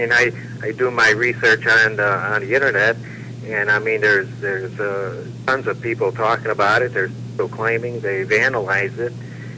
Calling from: Manteno, Illinois, United States; I'm from Manteno, Illinois.

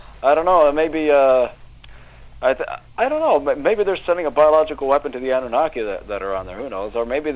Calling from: North Bay, Ontario, Canada; I'd like to say I'm calling from Mars, but unfortunately I'm in North Bay, Ontario.

